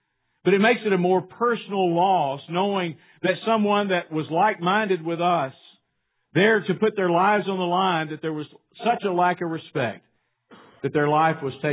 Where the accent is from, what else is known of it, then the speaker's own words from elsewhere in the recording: United States; because I am an American, and I'm glad to be so. But I'm also a Christian.